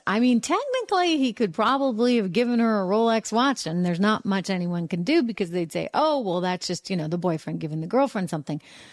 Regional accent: New England, United States; accent: New England; I can't help my New England accent.

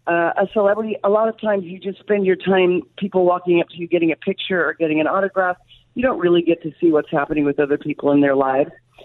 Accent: Kansas, United States; I'm from Kansas. I'm sitting in Kansas right now.

